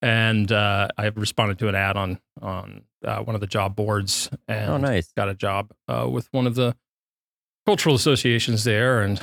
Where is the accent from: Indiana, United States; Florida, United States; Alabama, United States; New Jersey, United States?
Alabama, United States; also born or lived in Texas / Philadelphia / Rome; now in New York, United States; Originally, I'm from Alabama. I've lived in New York for about 6 years, but I have lived in several places, including in Texas for a little while, in Philadelphia.